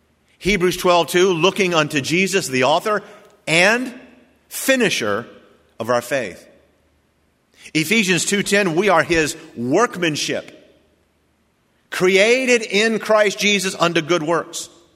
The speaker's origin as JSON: {"language": "English", "town": "Norfolk", "region": "Virginia", "country": "United States", "tie": "born there", "said": "sure, I was born in Norfolk, Virginia, but I'm being made in heaven."}